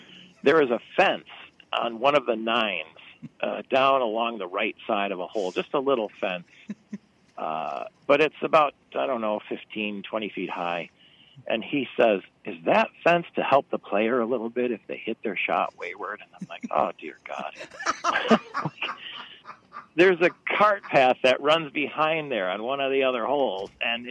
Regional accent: Flint, Michigan, United States; Warwick Hills, where I grew up in Michigan, there in the Flint area

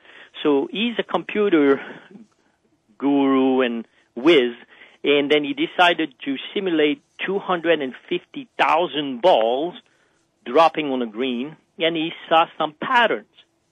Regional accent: Montreal, Quebec, Canada; now in Maui, United States; I'm originally from Montreal in Canada, but I've been fortunate enough to call Maui home for the last 10 years.

